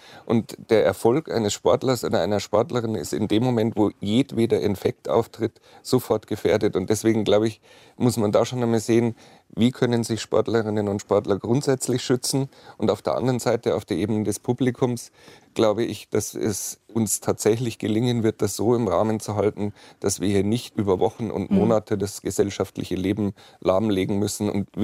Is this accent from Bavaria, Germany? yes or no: yes; Bavaria, Germany; ich komme jetzt aus Bayern